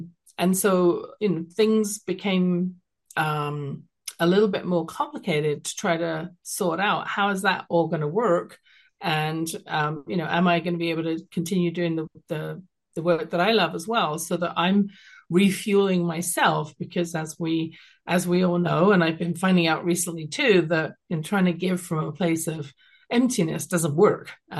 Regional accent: London, United Kingdom; it stems from growing up in London, England

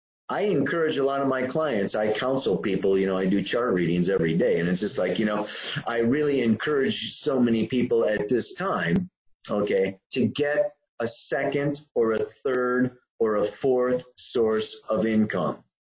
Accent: Chicago, Illinois, United States; I remember the snow, actually. I grew up in Chicago.

